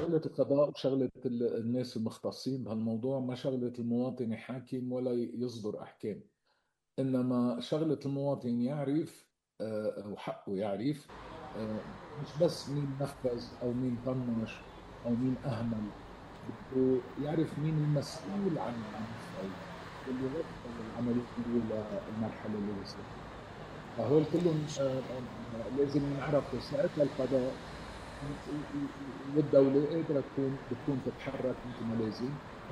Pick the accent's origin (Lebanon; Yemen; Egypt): Lebanon; نحن لبنانية ونحن أقوى من كل هالتفاصيل